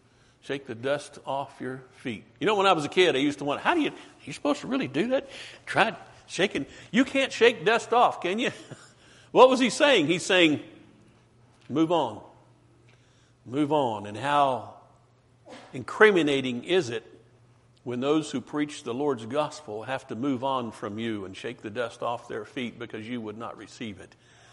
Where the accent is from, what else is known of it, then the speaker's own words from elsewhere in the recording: West Virginia, United States; And you learn that really fast when you're a kid growing up in West Virginia.